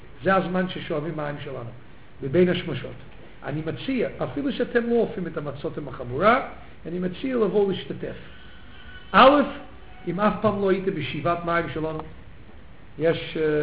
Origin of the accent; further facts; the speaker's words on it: Canada; also born or lived in United States; אני גדלתי בקנדה, גדלתי בקנדה ובאמריקה.